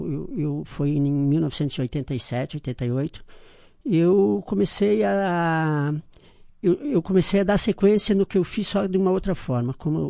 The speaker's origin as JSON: {"language": "Portuguese", "town": "Marau", "region": "Rio Grande do Sul", "country": "Brazil", "tie": "born or raised there", "said": "né? Pela comunidade toda aí, que a gente é marauense da raiz, nascemos aqui em Marau, vivemos praticamente a vida toda, apenas os 11 anos em que eu fui atleta profissional, que eu não residi em Marau"}